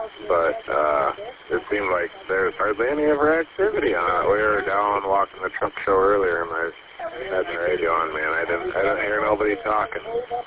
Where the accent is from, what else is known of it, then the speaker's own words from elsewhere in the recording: Michigan, United States; I'm originally from Leelanau County